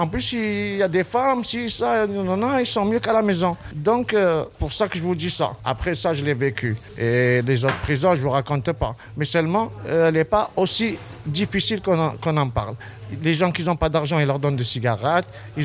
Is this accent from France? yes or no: yes; Marseille, Provence-Alpes-Côte d'Azur, France; ils savaient que j'étais de Marseille, tout ça, ils ont su déjà un Marseillais.